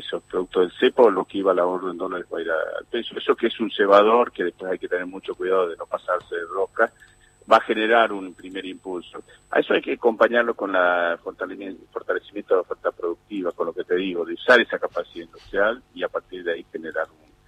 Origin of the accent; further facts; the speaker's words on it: Salta, Argentina; Yo soy de Salta